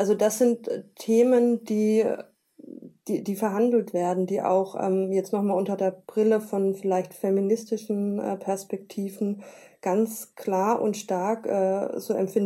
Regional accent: West Germany, Germany; Ich komme aus Westdeutschland, ich kann auf ein Erbe blicken

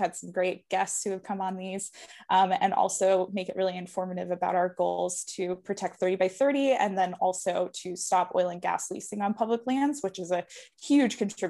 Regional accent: New Mexico, United States; So I grew up, like I said, in southern New Mexico in a pretty rural part of the state.

